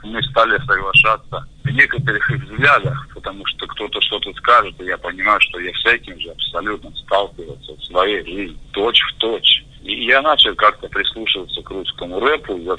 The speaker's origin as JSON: {"language": "Russian", "country": "Kazakhstan", "tie": "born or raised there", "said": "я тогда еще жил в Казахстане, родом я с Казахстана"}